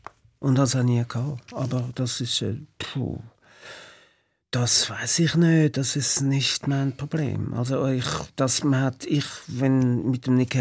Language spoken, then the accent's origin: German; Switzerland; Ich bin in der Schweiz verwurzelt.